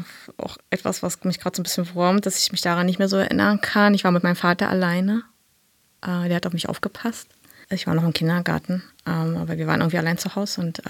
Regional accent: East Germany, Germany; Na, ich bin in der DDR groß geworden. Da war noch DDR zu der Zeit, ja.

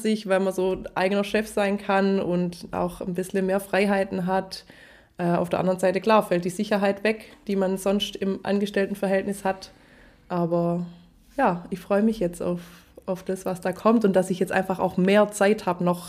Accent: Haigerloch, Baden-Württemberg, Germany; Ich komme ursprünglich aus Haigerloch. Mich hat es damals vor 13 Jahren nach Calw gezogen, weil ich dort nach meinem Studium einen Job angefangen habe.

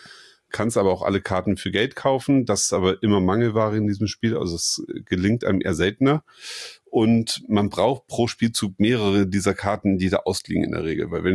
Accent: Kiel, Schleswig-Holstein, Germany; es spielt in Kiel, meine Heimatstadt.

